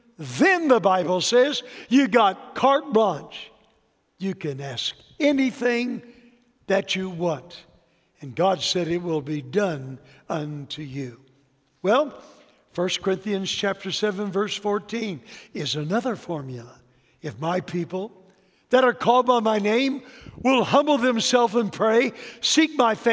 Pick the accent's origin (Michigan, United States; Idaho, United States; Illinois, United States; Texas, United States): Texas, United States; born there; So I was born in Texas. You can take a guy out of Texas, but you can't take the Texas out of the guy.